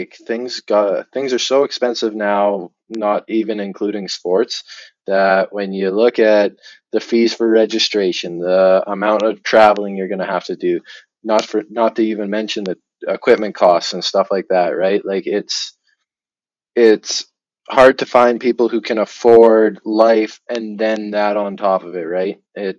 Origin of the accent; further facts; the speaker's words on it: Barrhead, Alberta, Canada; Even though you look at when we were growing up in Barrhead, going rate for ice was like $150 an hour when we were junior high-ish age